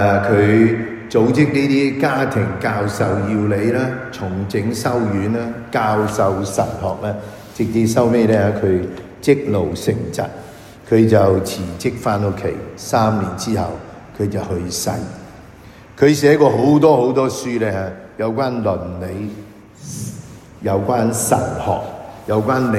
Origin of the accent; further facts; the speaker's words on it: China; 这个写的东西是2000多年前中东的文化，不是我们中国人。